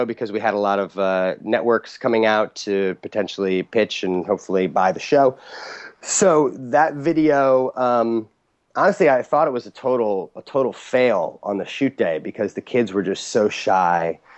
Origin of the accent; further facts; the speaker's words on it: St. Louis, Missouri, United States; I grew up in St. Louis in a very intense magic community